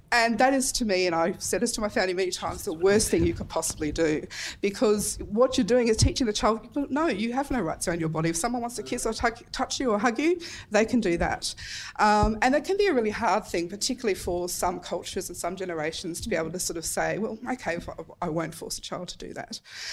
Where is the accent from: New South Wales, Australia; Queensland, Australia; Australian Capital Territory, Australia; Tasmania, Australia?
Tasmania, Australia; if there's anyone here from Tassie, I'm from Tassie